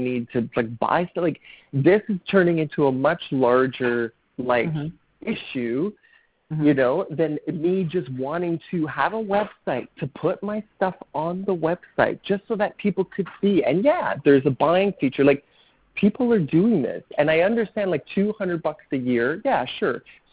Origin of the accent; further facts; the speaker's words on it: Canada; $650 American for me as a Canadian is going to be close to $1,000.